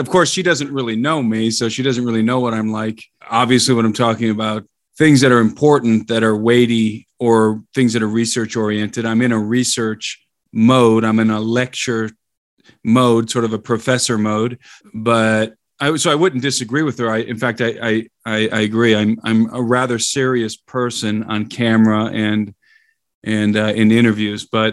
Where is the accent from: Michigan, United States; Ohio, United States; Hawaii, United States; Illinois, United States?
Ohio, United States; Brook Park; now in Bozeman, United States; it happened in the city of Brook Park, Ohio, suburb of Cleveland, Ohio. That's where I grew up. And I grew up in Brook Park.